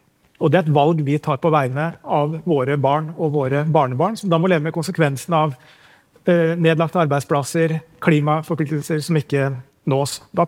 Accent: Lillehammer, Innlandet, Norway; vi skal ha en vei fra Oslo til min hjemby Lillehammer

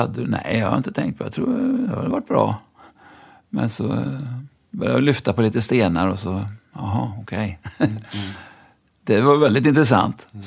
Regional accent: Lyrestad, Västra Götaland County, Sweden; När jag föddes i Lyrestad, utanför Mariestad, där min pappa var rektor

